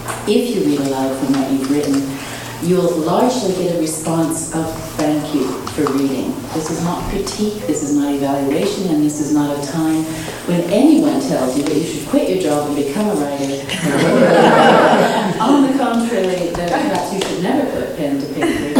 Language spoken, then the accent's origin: English; Seattle, Washington, United States; I was brought up in the Lutheran tradition in Seattle.